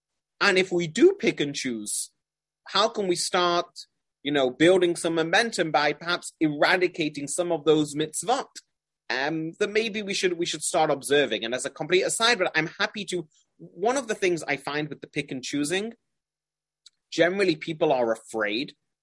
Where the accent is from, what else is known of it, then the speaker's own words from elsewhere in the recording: Manchester, North West England, United Kingdom; I grew up in Manchester, which is a very, very, very, you know, Haredi, a very stringent community.